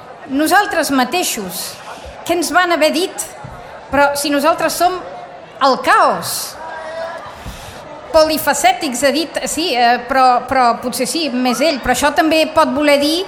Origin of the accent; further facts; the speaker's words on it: Barcelona, Catalonia, Spain; born there; now in Sitges, Spain; Jo sempre dic que vaig néixer a Barcelona i renéixer a Sitges amb el canvi de mil·lenni. Ara crec que ja em puc dir sitgetana.